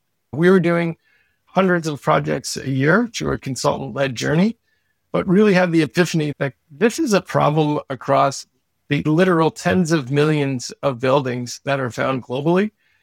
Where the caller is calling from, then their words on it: Guelph, Ontario, Canada; I am calling in from near Guelph, Ontario, Canada, which is just outside Toronto.